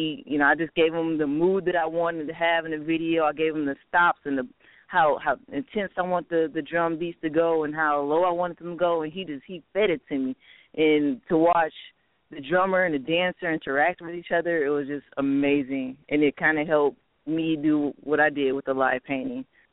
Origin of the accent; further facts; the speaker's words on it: Detroit, Michigan, United States; my native background, Native American background, or just growing up in Detroit